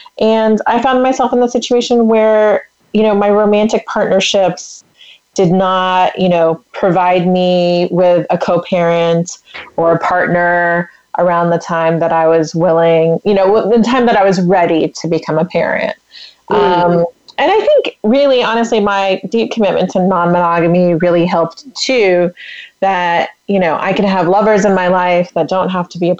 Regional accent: New Zealand; born there; I was born in New Zealand, and so for New Zealanders, it's very common to travel for a year.

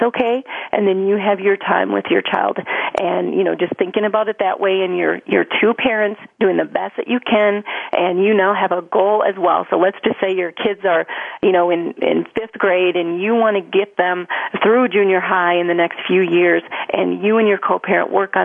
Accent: Colorado, United States; we're from Colorado, so if you think of skiing

